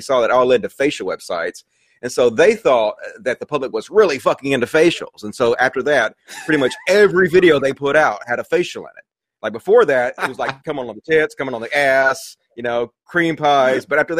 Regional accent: Mississippi, United States; I grew up in Mississippi in a Mississippi education, and I was never taught any of that stuff.

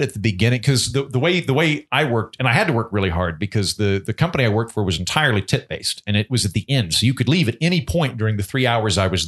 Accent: Oklahoma, United States; accent: Okie; In stand-up comedy, I absolutely do. I go hard into my Okie accent because I've found that in stand-up

